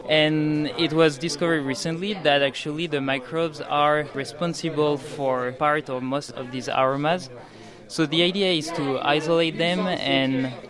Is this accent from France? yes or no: yes; France; English is a second language; So I come from France and I ate that all my childhood.